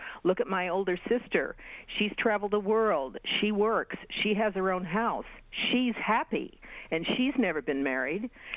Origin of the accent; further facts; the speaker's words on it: Kansas City, Missouri, United States; now in New York, United States; In the Midwest, I'm from the Midwest also, from mm-hmm. Kansas City.